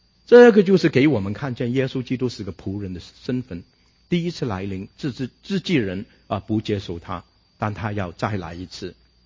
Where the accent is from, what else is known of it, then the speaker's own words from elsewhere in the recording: China; 这跟我们中国人很相似